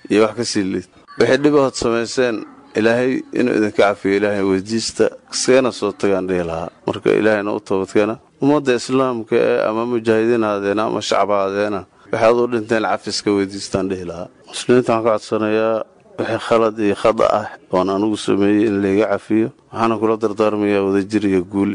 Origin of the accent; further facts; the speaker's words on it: Belet Xaawo, Gedo, Somalia; waxaan ka imid Balxaawo waxaan ka tirsanaan jiray ciidanka Jubbaland